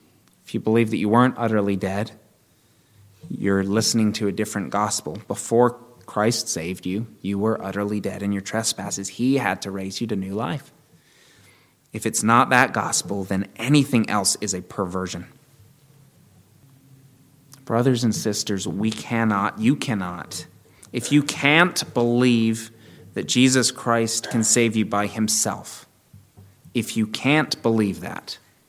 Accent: Maryland, United States; I grew up outside of Washington, D.C. I learned to drive on those roads.

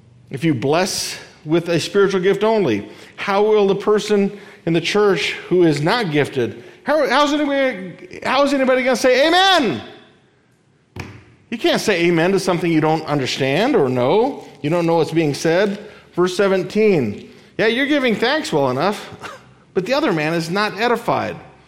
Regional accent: Libya; I grew up in the country where that language is spoken. I grew up in Libya. I grew up in this country.

